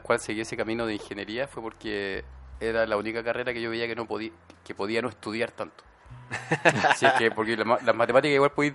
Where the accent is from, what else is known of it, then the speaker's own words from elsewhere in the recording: Chile; Pero tú cachai que eso nosotros como chilenos lo vivimos más que sí, otros lados